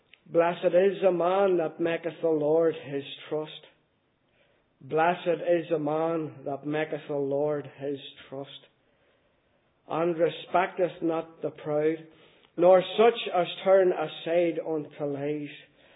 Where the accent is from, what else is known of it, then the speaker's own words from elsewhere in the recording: Donaghcloney, Northern Ireland, United Kingdom; I was brought up in Rurd, in a wee place called City in Donaghcloney there, addressed between Lurgan and Banbridge on Donaghcloney.